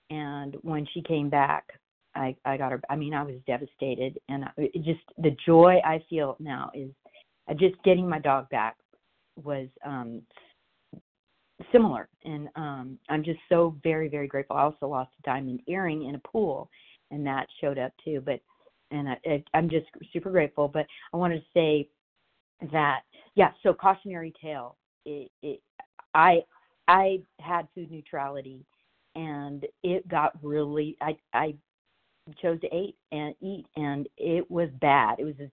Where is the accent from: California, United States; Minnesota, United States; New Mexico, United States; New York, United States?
California, United States; from California.